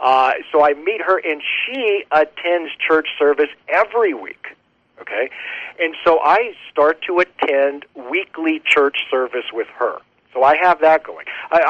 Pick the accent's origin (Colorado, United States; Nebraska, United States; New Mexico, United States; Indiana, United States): New Mexico, United States; Los Alamos; Ironically, I grew up here in Los Alamos, New Mexico. I kid you not. I grew up in Los Alamos, New Mexico, Roman Catholic. I graduated from high school here in Los Alamos, Roman Catholic